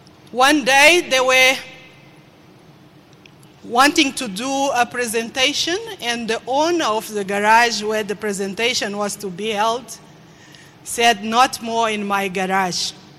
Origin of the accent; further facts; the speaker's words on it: Mozambique; I come from Mozambique. I'm a mother of two